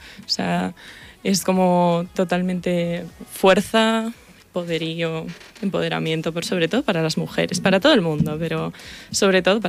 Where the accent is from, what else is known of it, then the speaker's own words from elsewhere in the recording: Basauri, Basque Country, Spain; yo soy de Basauri y pues unos artistas locales de allí me invitaron a hacer unos conciertos